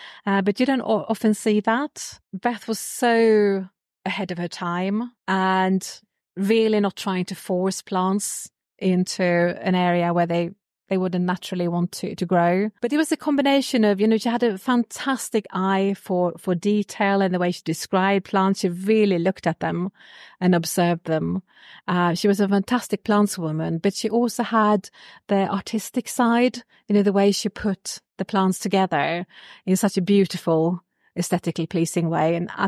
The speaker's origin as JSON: {"language": "English", "country": "Sweden", "said": "So I'm from Sweden originally, and I got into horticulture"}